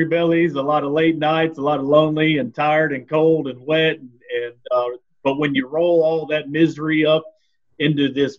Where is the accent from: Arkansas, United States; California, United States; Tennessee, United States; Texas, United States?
Texas, United States; Groesbeck; there was actually a documentary about where I grew up, and it's in Groesbeck, Texas, where we had 3,500 people, but a $10 million football field.